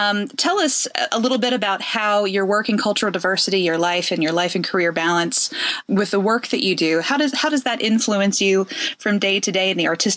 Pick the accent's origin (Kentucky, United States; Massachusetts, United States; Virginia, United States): Kentucky, United States; also born or lived in Orlando / New York; because I'm originally from Kentucky, born and raised here.